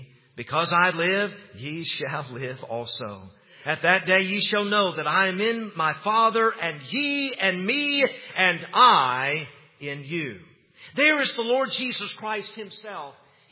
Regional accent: Knoxville, Tennessee, United States; I grew up in Knoxville, Tennessee, and my grandfather, we called him Papaw.

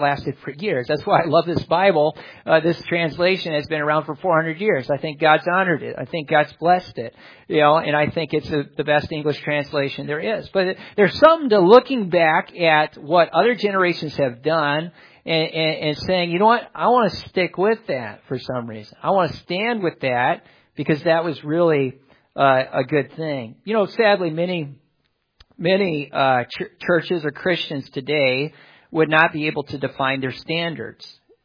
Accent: California, United States; also born or lived in La Crosse, Wisconsin / Lake Mills, Wisconsin; I was there from 0 to 3. I was born there in La Crosse. And then from there, we went to Lake Mills, Wisconsin, Rock Lake Baptist Church. And dad pastored there my age from about 3 years old up to 8 years old. And then we went to California.

